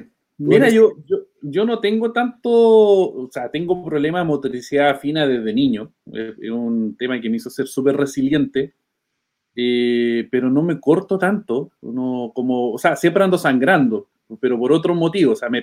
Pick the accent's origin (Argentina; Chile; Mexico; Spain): Chile; Concepción, Biobío; Yo tomé la decisión con mi familia de venirnos a vivir al campo. Soy de Concepción, la región del Biobío. Hermosa región y hermosa ciudad. Y nos vinimos a 25 kilómetros del centro de Concepción, en un lugar muy apartado, con muy buena conectividad, pero lejos de la ciudad.